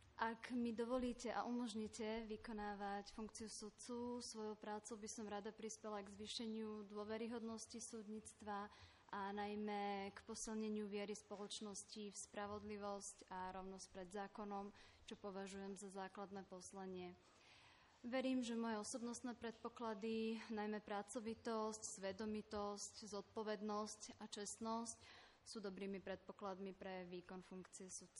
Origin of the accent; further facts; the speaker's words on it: Trnava, Trnava Region, Slovakia; som z Trnavy, pôsobím ako advokátka správkyňa konkurznej podstaty.